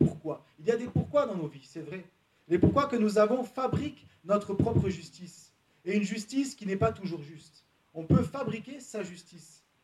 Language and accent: French; Salon-de-Provence, Provence-Alpes-Côte d'Azur, France; Voilà, je viens donc de Salon Provence. C'est pas très loin.